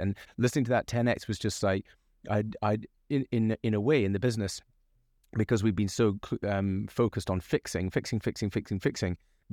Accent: Isle of Mull, Scotland, United Kingdom; You know, growing up on the Isle of Mull, right, the people around me, the ambition is probably to be in fishing or forestry, right, and you know, maybe tourism.

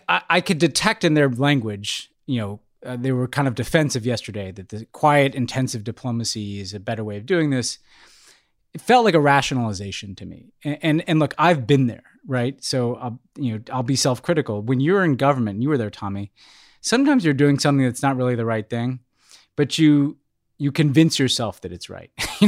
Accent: United States; is a way of obscuring the fact that we as American taxpayers are a part of this. And we, as people who worked in American foreign policy, were a part of this.

